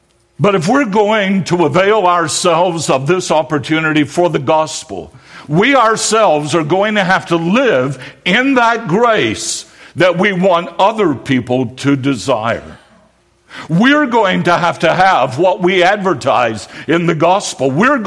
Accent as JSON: {"language": "English", "town": "Winston-Salem", "region": "North Carolina", "country": "United States", "tie": "born or raised there", "said": "My hometown, Winston-Salem, has seen 3 times more murders this year at this point than it did over the same time last year."}